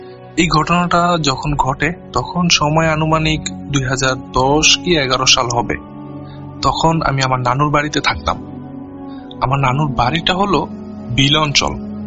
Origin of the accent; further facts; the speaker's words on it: Abdullapur, Dhaka Division, Bangladesh; আমার বাড়ি মুন্সিগঞ্জ জেলার টঙ্গিবাড়ি উপজেলার আবদুল্লাপুর গ্রামে।